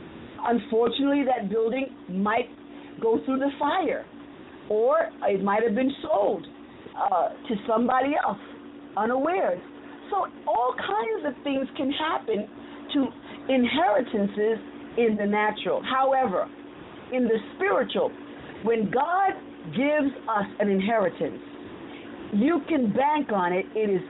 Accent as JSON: {"language": "English", "country": "United States", "said": "and I was born in America, I'm an American, naturally born here."}